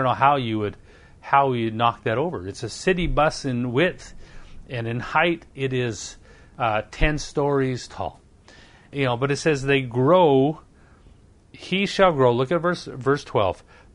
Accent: Canada; now in United States; where I was raised in Canada, we have ice and snow, and those trees are strong.

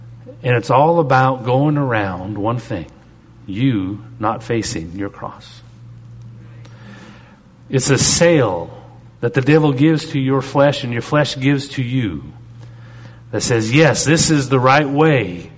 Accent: Canada; I'm Canadian

